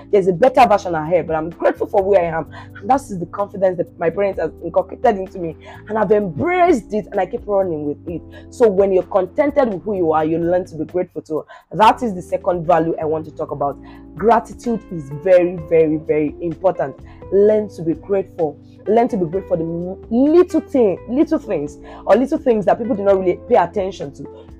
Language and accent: English; Ilesha, Osun, Nigeria; No, I'm from Ilesha. Like, I stay in Ilesha. I grew up in Ilesha, even though I'm not from Ilesha. I'm from Delta State. But Ilesha is like my hometown.